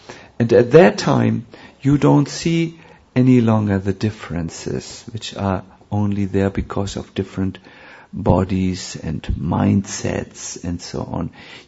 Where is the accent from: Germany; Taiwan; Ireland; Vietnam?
Germany; I don't know, you know, I'm from Germany. These German impressions or sanskaras don't leave my mind.